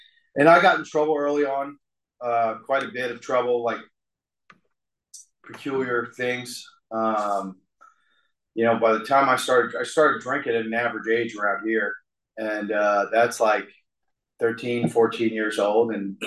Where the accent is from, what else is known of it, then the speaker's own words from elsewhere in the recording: Kensington, Maryland, United States; But I grew up in Kensington, Maryland. I grew up in a big family.